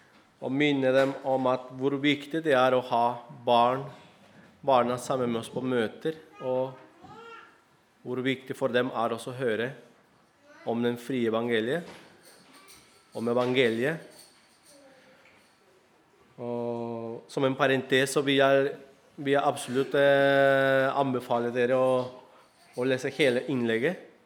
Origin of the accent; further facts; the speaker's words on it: Arequipa, Peru; hovedsakelig en by som heter Arequipa, der jeg kommer fra.